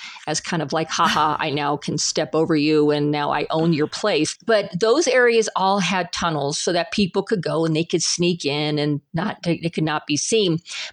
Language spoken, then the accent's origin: English; Salida, Colorado, United States; Now, I was raised in Salida.